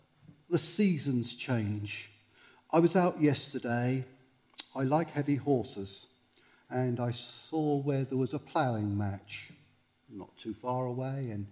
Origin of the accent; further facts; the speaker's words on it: East Bergholt, East of England, United Kingdom; I grew up in East Burgold. Do you know East Burgold? Flatford Mill, like around that area. I grew up there